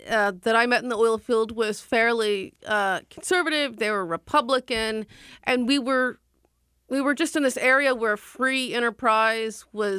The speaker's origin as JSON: {"language": "English", "region": "East Coast", "country": "United States", "tie": "born or raised there", "said": "Well, you know, I grew up on the East Coast, and so I get where those journalists are coming from."}